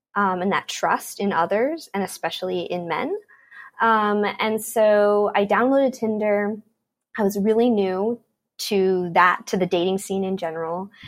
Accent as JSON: {"language": "English", "town": "Baltimore", "region": "Maryland", "country": "United States", "tie": "born or raised there", "said": "I grew up in Baltimore, Maryland with just my parents and my grandparents."}